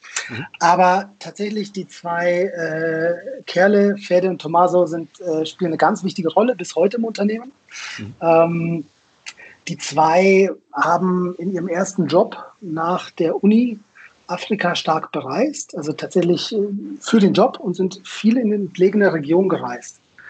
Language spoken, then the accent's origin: German; Munich, Bavaria, Germany; also born or lived in Israel; ich komme aus München, bin in München geboren, habe aber eine doppelte Staatsbürgerschaft und habe auch in beiden Ländern gelebt. Mhm. Zuletzt dann zum Studium und dann auch ein bisschen da gearbeitet. So zwischen Tel Aviv und Jerusalem.